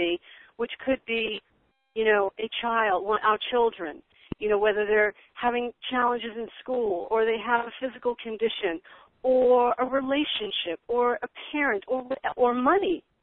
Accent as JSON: {"language": "English", "town": "Long Island", "region": "New York", "country": "United States", "said": "I'm from Long Island"}